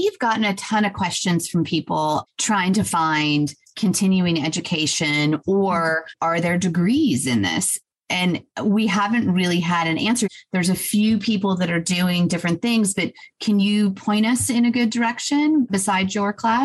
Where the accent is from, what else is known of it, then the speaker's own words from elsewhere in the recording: Los Angeles, California, United States; also born or lived in Atlanta, United States; now in Serenbe, United States; So we moved, I grew up in Los Angeles, so like tons of lights everywhere.